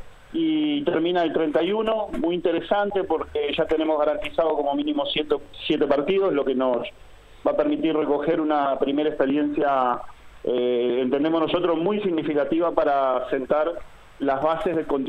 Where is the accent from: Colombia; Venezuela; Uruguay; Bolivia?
Uruguay; tenemos todos como uruguayos.